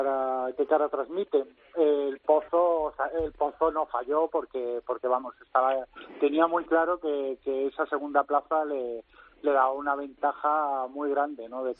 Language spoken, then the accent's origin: Spanish; Andalusia, Spain; yo como andaluz